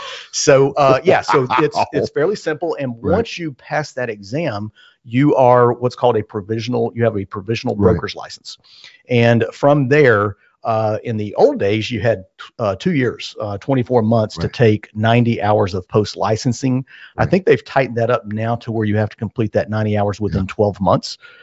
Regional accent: Asheville, North Carolina, United States; I grew up, born and raised in Asheville, North Carolina. I was going to the University of North Carolina, Asheville

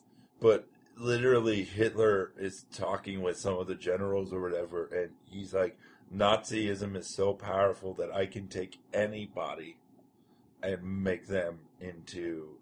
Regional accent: New York, United States; I'm opening for Chris Hardwick May 1st through the 3rd at Caroline's in New York. So you can see me in my hometown.

